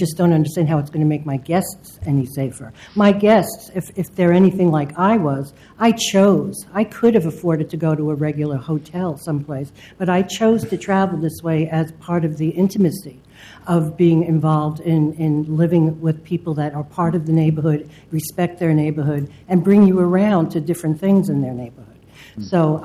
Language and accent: English; New York, United States; now in Portland, United States; I moved to Portland from New York, but I've been an Airbnb guest for the last almost 3 years